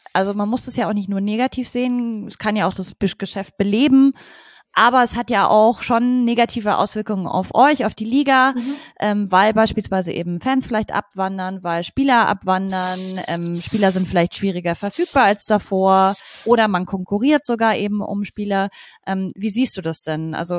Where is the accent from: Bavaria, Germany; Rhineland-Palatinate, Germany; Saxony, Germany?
Bavaria, Germany; Munich; in München, ich bin ja auch ursprünglich aus München, kennt man einfach